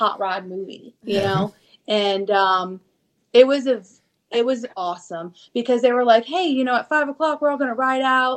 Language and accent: English; Florida, United States; And we're like, how do you know we're from Florida?